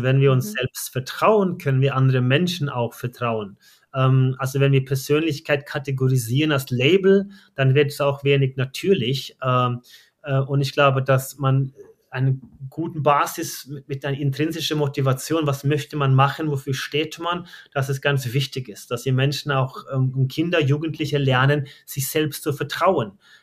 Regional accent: Røros, Trøndelag, Norway; German is a second language; moved away; ich bin da war in Trondheim geboren, aber ab 12 wohnte ich in Røros. Das ist eine kleine Weltkulturerbe mit 3.500 Einwohnern.

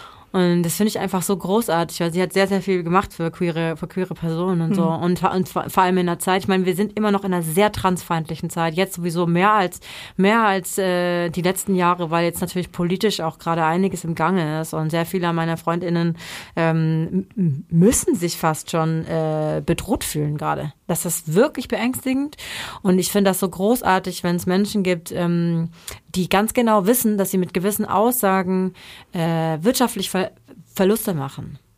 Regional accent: Baden-Württemberg, Germany; Obwohl ich da 18 Kilometer von aufgewachsen bin.

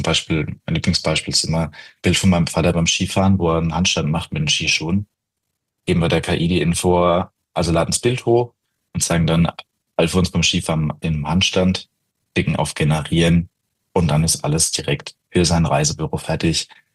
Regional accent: Rhineland-Palatinate, Germany; now in Frankfurt, Germany; Ja, ich komme halt selbst aus der Pfalz. Wir haben einen recht starken Dialekt.

